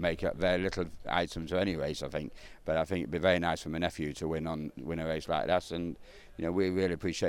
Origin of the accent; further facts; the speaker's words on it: York, Yorkshire and the Humber, United Kingdom; Yeah, you know, and obviously we're from York, and, you know, it would mean a great deal to us all if he won.